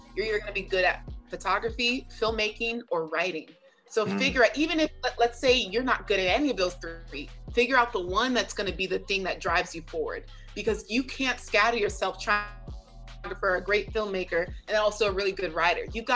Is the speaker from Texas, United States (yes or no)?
no; Arizona, United States; also born or lived in San Francisco Bay Area, California / Kansas; I was born in the Bay. I went to high school in Arizona, college in Kansas, and then lived abroad for 7.5 years. So I've never really had one place that I consider home.